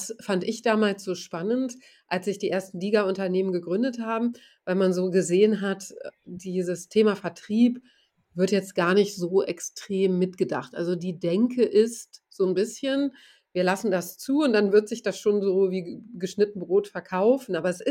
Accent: Göttingen, Lower Saxony, Germany; ich komme aus Göttingen

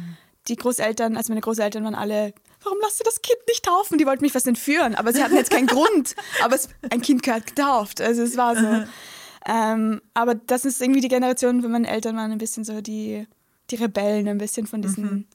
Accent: Vienna, Austria; born there; Also ich bin in Wien geboren. Meine Familie war, also sie waren nicht mal Kulturkatholiken, würde ich sagen. Sie waren so eine Mischung zwischen Kulturkatholiken, aber auch sind aus der Kirche ausgetreten.

